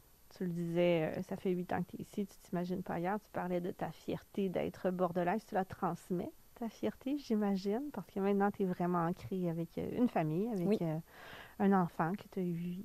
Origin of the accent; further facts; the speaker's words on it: Saint-Fidèle, Quebec, Canada; moi, j'ai grandi à Saint-Fidèle. Mon père vient de Saint-Fidèle, mon grand-père vient de Saint-Fidèle. On est des générations de Saint-Fidèle. Ma mère venait de Pointe-au-Pic.